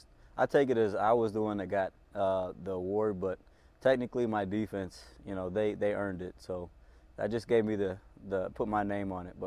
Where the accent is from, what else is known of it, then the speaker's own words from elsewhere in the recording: Kansas, United States; I'm from Kansas. I've had all types of weather.